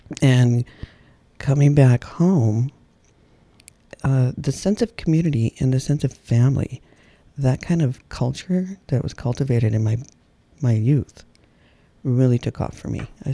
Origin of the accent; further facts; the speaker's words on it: Wisconsin, United States; I found with moving elsewhere, being from Wisconsin, everybody thought we were farmers